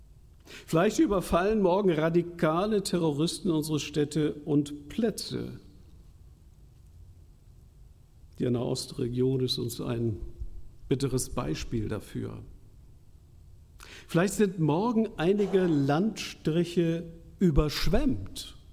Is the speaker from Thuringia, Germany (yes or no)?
no; Hamburg, Germany; ich komme aus Hamburg